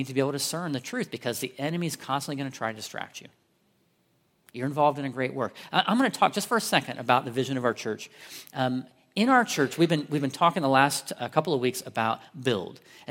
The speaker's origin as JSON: {"language": "English", "town": "Columbus", "region": "Ohio", "country": "United States", "said": "She's from Marion, Ohio. I'm from Columbus. She's an only child. I'm the youngest of six. I'm big, big family."}